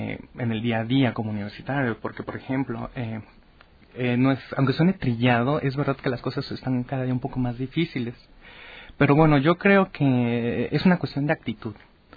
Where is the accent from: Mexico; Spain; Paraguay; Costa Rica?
Mexico; Oaxaca; Yo soy de la ciudad de Oaxaca.